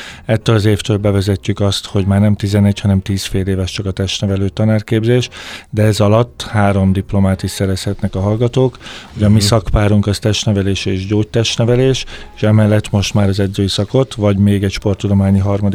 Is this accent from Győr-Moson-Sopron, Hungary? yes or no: yes; Sopron, Győr-Moson-Sopron, Hungary; én soproni vagyok